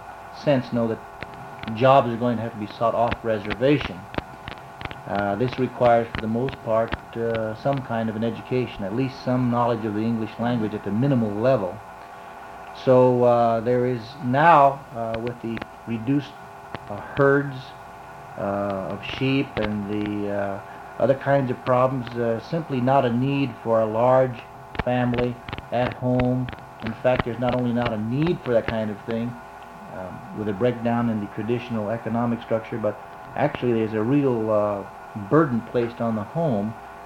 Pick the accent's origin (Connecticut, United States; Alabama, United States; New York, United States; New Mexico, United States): New Mexico, United States; Gallup; Actually, during the time that I grew up in Gallup